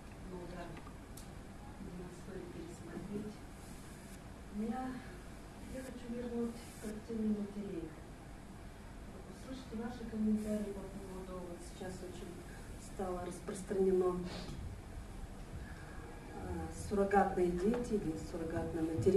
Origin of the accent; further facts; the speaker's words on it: Bishkek, Kyrgyzstan; я приехала из Бишкека